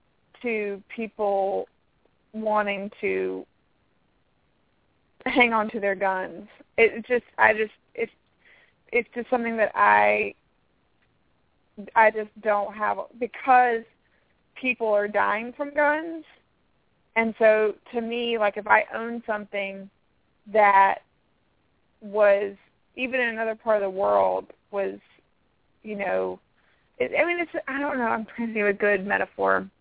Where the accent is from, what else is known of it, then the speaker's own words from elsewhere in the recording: the South, United States; I grew up in the South. A lot of people own guns.